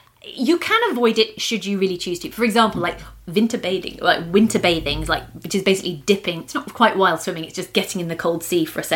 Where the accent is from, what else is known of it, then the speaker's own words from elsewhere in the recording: United Kingdom; because I'm still British.